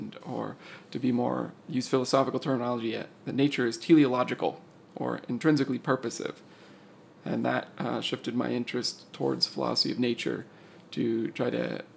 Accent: California, United States; I grew up in Southern California.

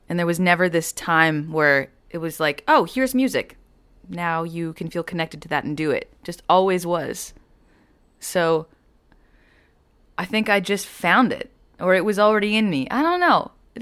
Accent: Winnipeg, Manitoba, Canada; Born and raised in Winnipeg. Yeah, I like to call it the incubator because it's this, you know, it's a small town, but, you know, it's a big town, 700,000 people, but there's no big city around

